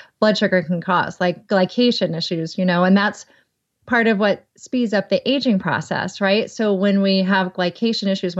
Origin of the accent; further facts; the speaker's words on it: the South, United States; accent: Southern; Skim. Skim. I was like, might be my southern accent.